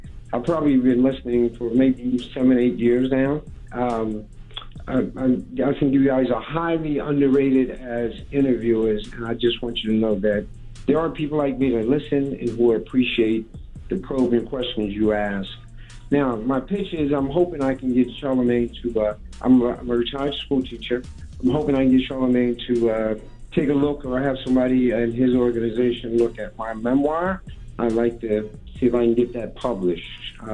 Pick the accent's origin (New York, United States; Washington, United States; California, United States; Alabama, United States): California, United States; I'm from California, visiting home in Philadelphia.